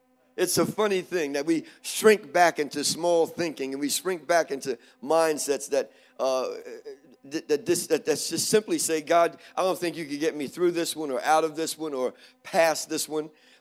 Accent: East Coast, United States; And I'm from the East Coast, so we have rivers that are different. The Delaware River, which is by Philadelphia, runs through Philadelphia, New Jersey.

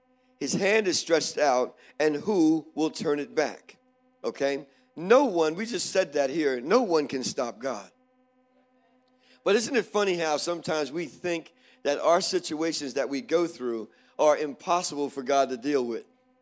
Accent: East Coast, United States; And I'm from the East Coast, so we have rivers that are different. The Delaware River, which is by Philadelphia, runs through Philadelphia, New Jersey.

